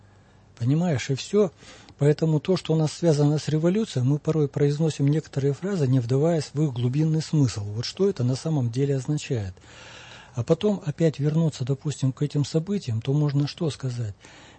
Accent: Kazakhstan; Я сам родом из Казахстана.

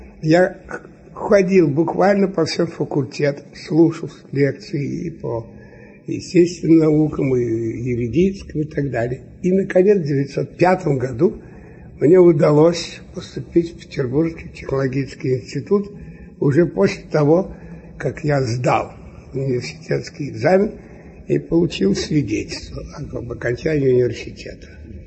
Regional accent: Novgorod, Novgorod Oblast, Russia; born there; Родился я в Новгороде, закончил гимназию.

